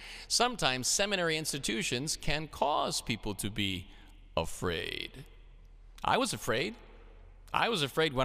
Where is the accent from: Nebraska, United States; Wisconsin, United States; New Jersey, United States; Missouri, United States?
Wisconsin, United States; Milwaukee; I grew up in Milwaukee, the inner city, and my parents would take me to central Wisconsin to work on a farm in the summertime.